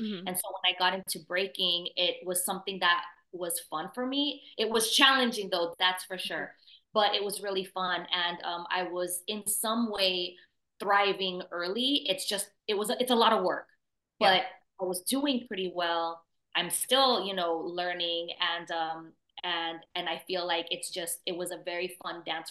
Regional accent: San Diego, California, United States; Speaking from someone who's born and raised in San Diego, and then planting my roots in San Diego

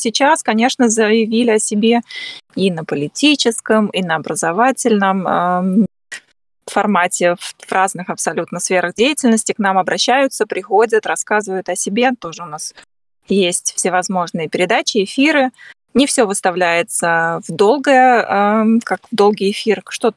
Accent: Russia; now in Germany; А сама я приехала из России, живу больше 20 лет в Германии, не только в Дюссельдорфе. До этого я жила в земле Саарланд, Саарбрюкене.

